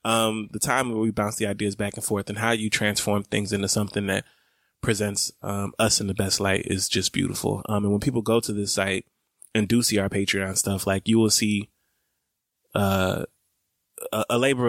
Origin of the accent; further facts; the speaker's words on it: Atlanta, Georgia, United States; accent: Atlanta; And don't judge my Atlanta accent.